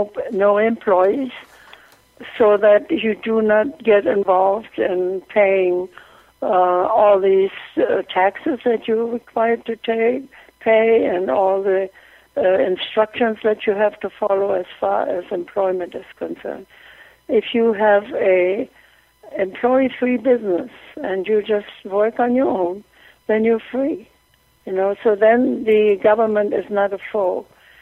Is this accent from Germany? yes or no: yes; Germany; also born or lived in England; now in United States; Now, I am an immigrant. I grew up in Germany under Hitler and lived through World War II in Germany. Then I went to England and then came to America.